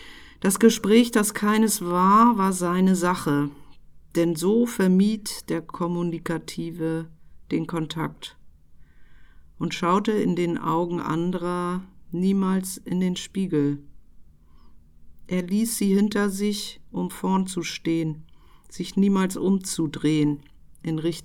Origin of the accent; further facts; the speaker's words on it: Kiel, Schleswig-Holstein, Germany; ich komme aus Kiel